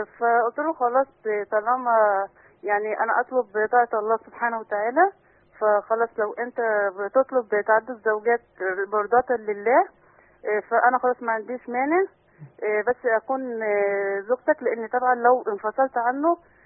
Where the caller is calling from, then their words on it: Alexandria, Alexandria Governorate, Egypt; من الإسكندرية يا شيخ.